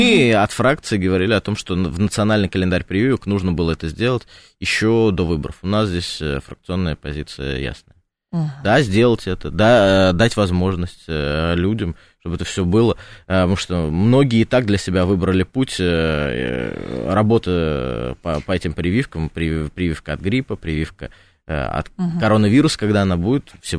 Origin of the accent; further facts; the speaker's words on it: Voronezh, Voronezh Oblast, Russia; Я сам из Воронежа.